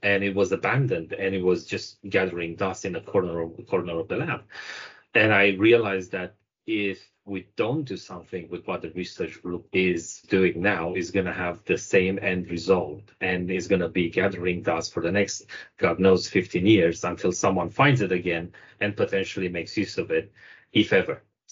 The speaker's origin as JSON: {"language": "English", "country": "Romania", "said": "back home, I'm originally from Romania. I mean, from a small town next to the capital."}